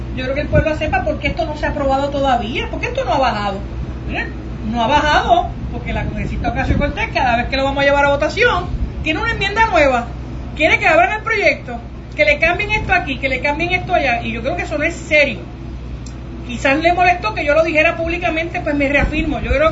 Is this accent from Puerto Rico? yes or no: yes; Puerto Rico; A mí me enseñaron en Puerto Rico que cuando uno da la palabra, uno tiene que honrarla.